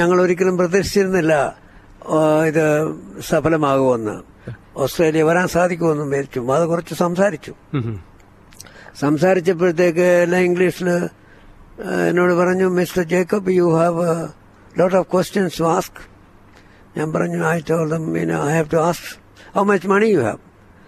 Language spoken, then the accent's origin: Malayalam; Kerala, India; ആ സമയത്ത് രണ്ട് മലയാളികളാണ്, ഞാനും അദ്ദേഹം മാത്രമേ ഉള്ളൂ മലയാളി. ഞാൻ രണ്ടാമത്തെ